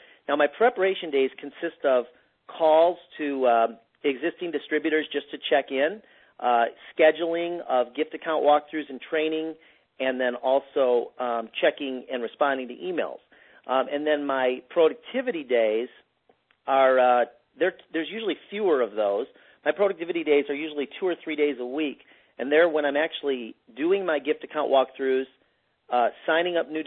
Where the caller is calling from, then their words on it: Phoenix, Arizona, United States; I am calling in from Phoenix, Arizona tonight.